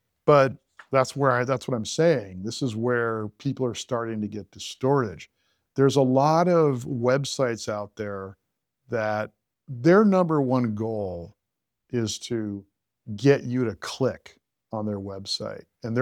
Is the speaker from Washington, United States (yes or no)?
no; California, United States; I'm from California, so my mind's going to be a little distorted